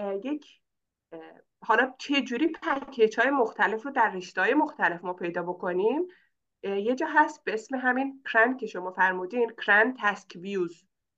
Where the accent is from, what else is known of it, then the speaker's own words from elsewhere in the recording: Urmia, West Azerbaijan, Iran; من خودم اون موقع ارومیه بودم، شهر خودم ارومیه بودم